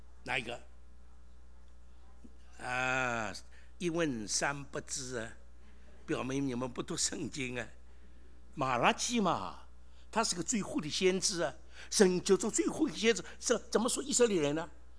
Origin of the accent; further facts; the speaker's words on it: Shanghai, China; 我是上海人，讲国语老了，奇怪，一老这个也有家乡的话